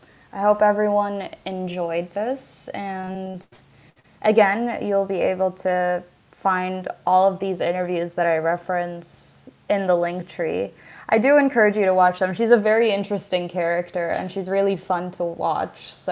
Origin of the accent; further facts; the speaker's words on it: Lebanon; I felt like such an outsider for most of my adolescent life growing up in Lebanon because, yeah, I'll admit it, my Arabic in comparison to some of my friends, even my brother, it's not the best.